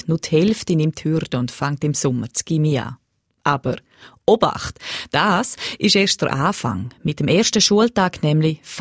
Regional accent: Switzerland

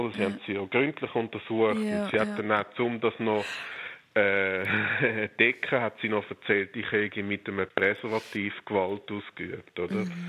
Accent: Zurich, Switzerland; ursprünglich Zürcher. Und ich lebe jetzt zwar seit über 20 Jahren

